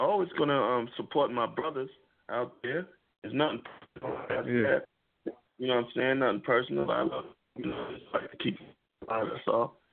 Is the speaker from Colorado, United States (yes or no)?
no; New York City, New York, United States; now in San Francisco, United States; I grew up in New York City. I grew up in Ground Heights, Brooklyn. And I've been in San Francisco for the last 30-something years.